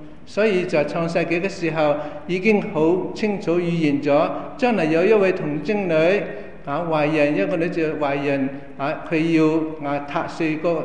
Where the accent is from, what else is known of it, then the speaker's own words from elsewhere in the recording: China; 当时跟我们中国人以前的古代一样，父母之命啊，媒妁之言